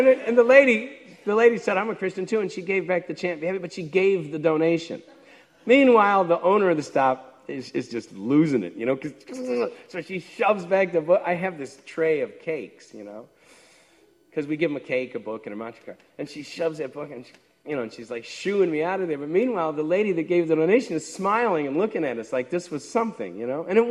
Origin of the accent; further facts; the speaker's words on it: New York, United States; also born or lived in -; I'm from New York, and I'm an Irish Catholic, I'm not scared of you.